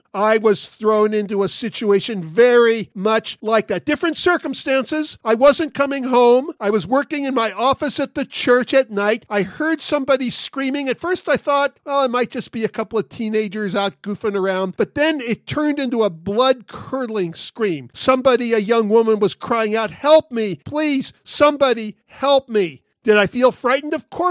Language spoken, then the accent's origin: English; United States; Now, as a male growing up in America with my favorite TV shows and books and movies and watching heroes and admiring courage